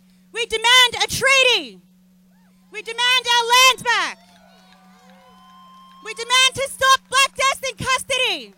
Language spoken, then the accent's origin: English; Victoria, Australia; I'm a black activist with a strong lineage. I come from the Gunai and Gunditjmara people.